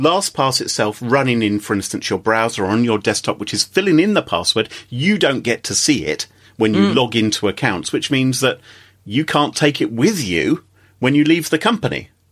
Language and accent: English; England, United Kingdom; I'm English.